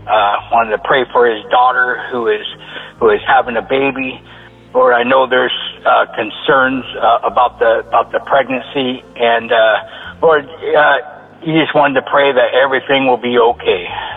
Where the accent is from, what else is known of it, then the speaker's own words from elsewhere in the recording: Salem, Oregon, United States; I am from Salem, Oregon.